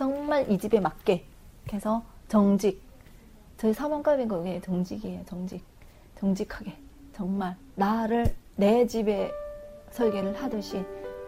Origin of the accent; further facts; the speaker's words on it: North Korea; now in South Korea; 중국에서는 안 왔고요. 북한에서 왔어요.